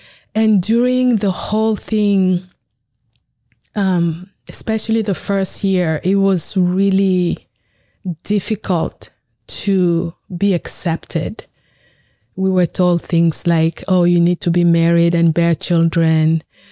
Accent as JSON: {"language": "English", "country": "Cameroon", "tie": "born there", "said": "So I was born in Cameroon, Africa, and it's a beautiful country."}